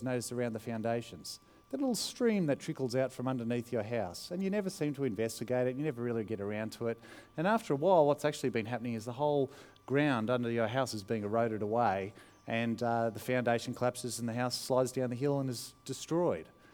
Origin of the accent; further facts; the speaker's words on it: Australia; Part of it is, as an Australian, is, well, I'm not going to make too much of this.